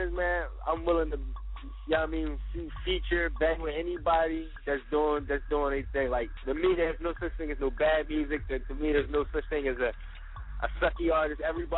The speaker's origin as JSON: {"language": "English", "region": "New Jersey", "country": "United States", "said": "Yeah, I'm originally from Jersey."}